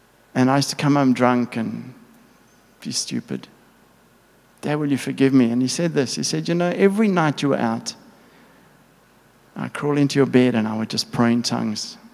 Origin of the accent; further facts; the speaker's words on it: Boksburg, Gauteng, South Africa; born there; Because I was born in Boksburg. And that's nothing like Malawi, you know.